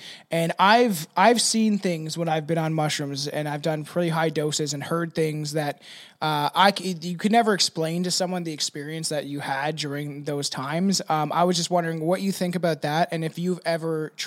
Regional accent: Ontario, Canada; I'm unfortunately from Canada, so they're actually about an hour and a half away from Toronto.

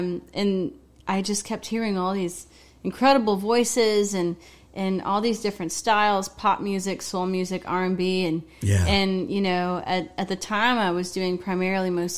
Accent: Louisville, Ohio, United States; But you know, growing up in Louisville, Ohio, there wasn't really anybody to write

